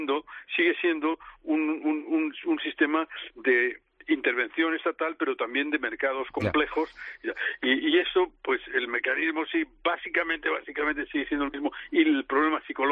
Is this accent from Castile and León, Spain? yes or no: no; Catalonia, Spain; yo soy catalán